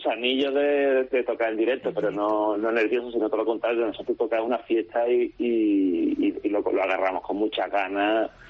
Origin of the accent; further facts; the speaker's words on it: Spain; que aquí todo el mundo somos españoles, ¿no?